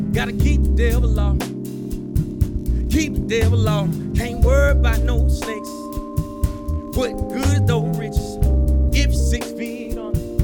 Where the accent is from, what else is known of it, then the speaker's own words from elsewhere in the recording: Meridian, Mississippi, United States; So I'm from Mississippi, Meridian, Mississippi, which is the Bible Belt.